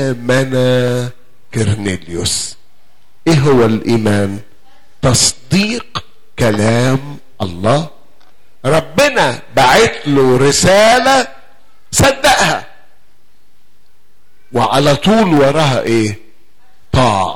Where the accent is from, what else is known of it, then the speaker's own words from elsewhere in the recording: Shubra, Cairo Governorate, Egypt; الكلام ده عندنا في شبرا مش عندكم